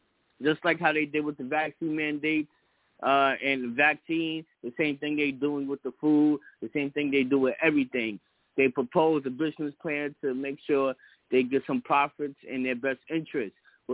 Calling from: New York, United States; I'm calling from New York.

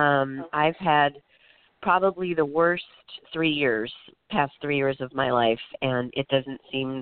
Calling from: Florida, United States; I'm actually calling from Florida.

